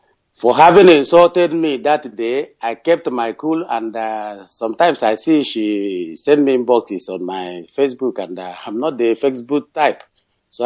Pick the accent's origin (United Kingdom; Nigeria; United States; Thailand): Nigeria; Nkwerre, Imo; now in Middle East; I came from Ezeama Obaere Nkwere in Biafra land.